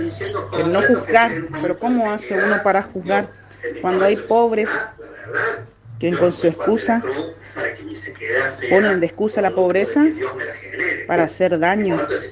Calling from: Quitilipi, Chaco, Argentina; de Quitilipi, Chaco.

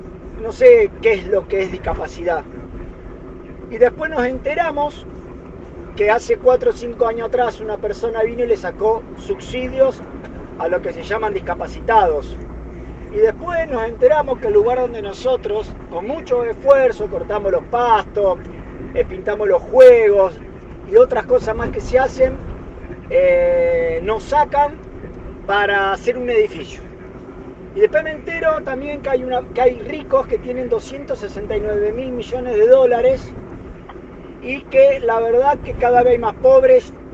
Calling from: Santa Fe, Argentina; Nosotros acá en Santa Fe

